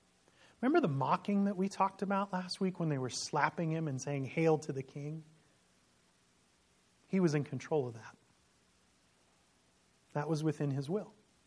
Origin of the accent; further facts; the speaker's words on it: Illinois, United States; I grew up right outside Chicago, so maybe you're familiar with goads when I wasn't.